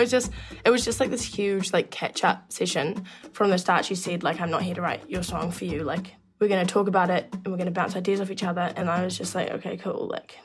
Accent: New Zealand; I am a musician from New Zealand.

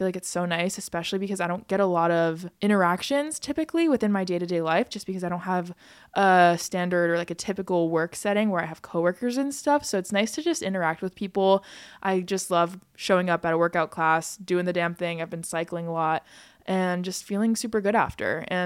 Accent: United States; because I'm an American and I'm from America

